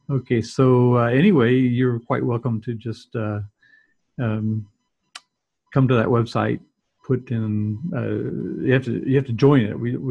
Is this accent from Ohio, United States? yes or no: no; Houston, Texas, United States; I'm from Houston.